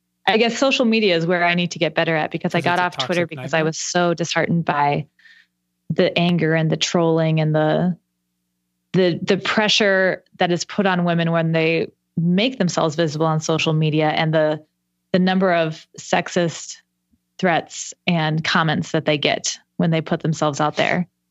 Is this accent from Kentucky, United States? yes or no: no; Minnesota, United States; Yes, but I feel as a Minnesotan, I feel extremely uncomfortable asking for it.